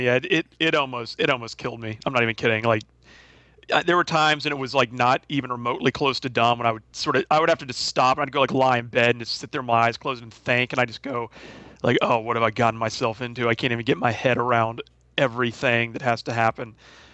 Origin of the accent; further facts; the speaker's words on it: the South, United States; Well, I'm from the South, so maybe I say it weird, but I don't know.